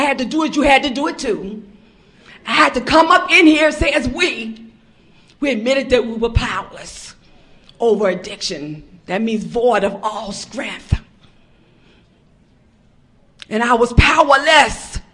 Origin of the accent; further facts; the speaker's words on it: Virginia, United States; I'm from the Rappahannock area. That's new. I'm in Spotsylvania, Virginia.